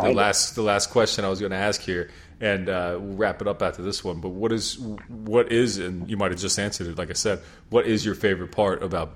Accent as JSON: {"language": "English", "country": "United States", "said": "No, I'm American, so I don't care about hockey."}